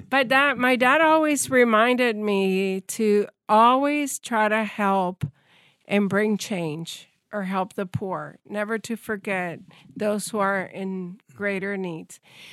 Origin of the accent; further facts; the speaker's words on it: Puerto Rico; born there; I was born in Puerto Rico. Actually, I was born in what is known today as Cuartel Valleja. Used to be Fort Brooks.